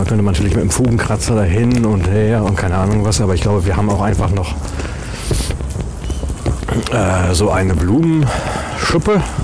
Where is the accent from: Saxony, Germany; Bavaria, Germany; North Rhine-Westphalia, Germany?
North Rhine-Westphalia, Germany; Ja, ich bin Westfale, ich kenne das alle nicht.